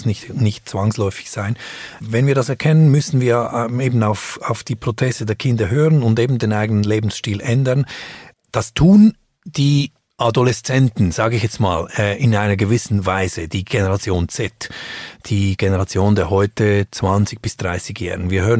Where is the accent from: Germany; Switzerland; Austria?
Switzerland; weshalb sind wir Schweizer